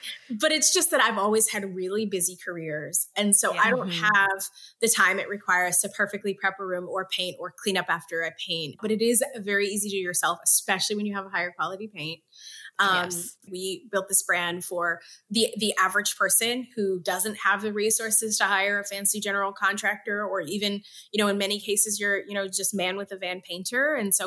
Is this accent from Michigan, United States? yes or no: yes; Detroit, Michigan, United States; which is Motor City, named after my hometown of Detroit.